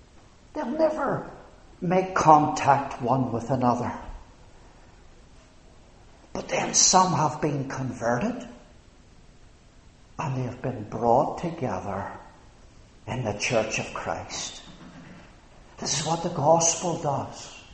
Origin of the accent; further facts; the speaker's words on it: Northern Ireland, United Kingdom; accent: Ulster; Now you can tell from my accent, if you don't know me, where I come from, I suspect. And of course, one of the words that would mark the province of Ulster is division.